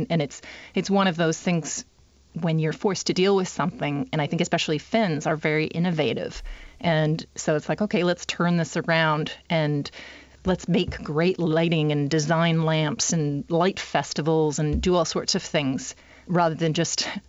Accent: Canada; I grew up largely in Canada

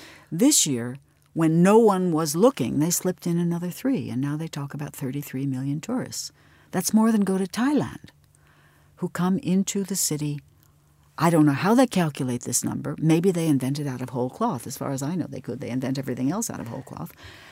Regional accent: United States; Because I am an American.

